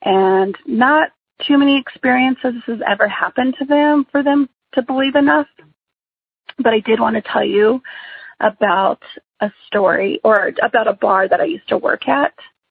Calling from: New Mexico, United States; I am calling from New Mexico.

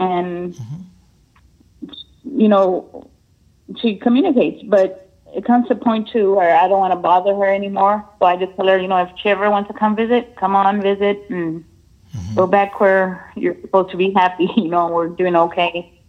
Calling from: San Antonio, Texas, United States; Hi, this is … I'm in San Antonio, Texas.

